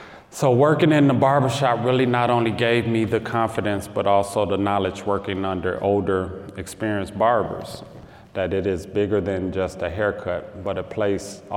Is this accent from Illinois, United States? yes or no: yes; Chicago, Illinois, United States; Growing up in Chicago was hard.